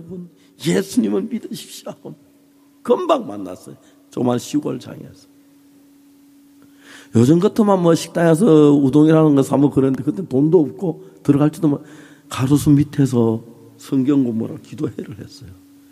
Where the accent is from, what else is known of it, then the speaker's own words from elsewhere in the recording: Japan; Korean is a second language; now in South Korea; 나는 일본에서 온 지 얼마 안 돼서 한국말도 잘 모르고요.